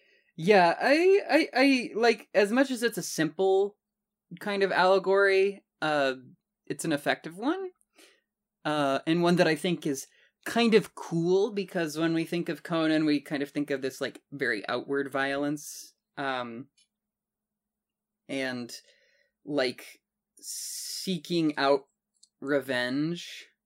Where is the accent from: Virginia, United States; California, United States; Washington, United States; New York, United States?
Washington, United States; Seattle; Throughout this recording, that is because we are from Seattle.